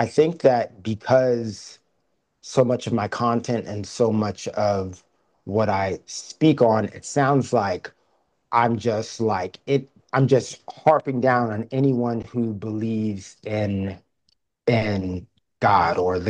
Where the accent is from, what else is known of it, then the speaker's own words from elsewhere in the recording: Alaska, United States; And so, like, even the growing up in Alaska and, walking around where a lot of times people didn't look like me